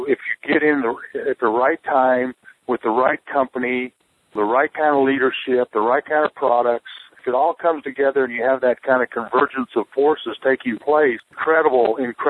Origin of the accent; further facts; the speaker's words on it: Mesa, Arizona, United States; was born and raised in Mesa, Arizona. Grew up 5 miles from Tempe, where the university is